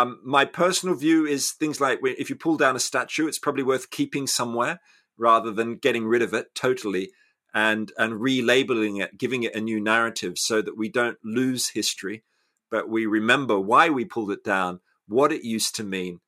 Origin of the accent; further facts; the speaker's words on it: Australia; I'm a product of white privilege in my case. You know, growing up in Australia, you know, the high school I went to was on land that was stolen from Indigenous people, right?